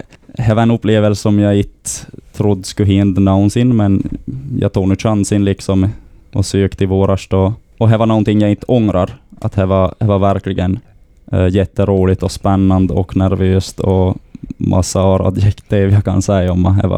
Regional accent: Sweden; När jag är från Sverige

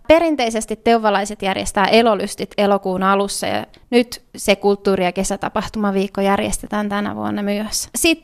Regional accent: Kauhajoki, South Ostrobothnia, Finland; No mä oon itse Kauhajoen tyttö ja en ole täältä kovin kauas. Joskus päässyt vähän Vaasaan käymään ja Tampereella, mutta ei muuten sitten jäänyt tänne asumaan.

